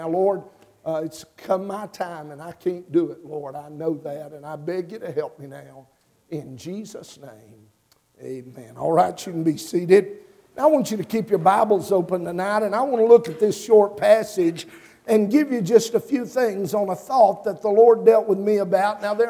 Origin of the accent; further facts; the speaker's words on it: North Carolina, United States; I told our folks there in Mississippi the other day, I said, now I'm from North Carolina. I'm never going to be embarrassed by that.